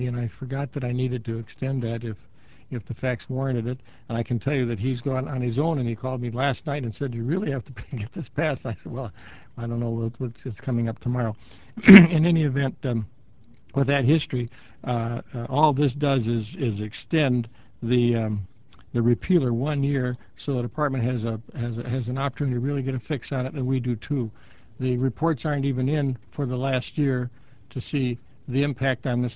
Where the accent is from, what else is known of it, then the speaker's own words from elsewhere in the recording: Sioux Falls, South Dakota, United States; I'm from Sioux Falls and I represent Citibank.